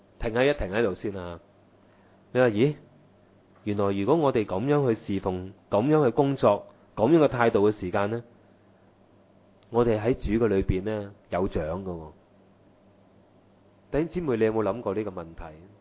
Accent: China; 我哋中国人话咧，百忍咧就可以成金

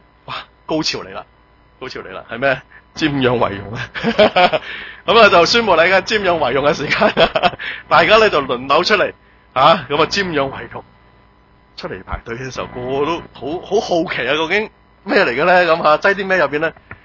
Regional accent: China; 就好像我们中国人有少少的同一个观念

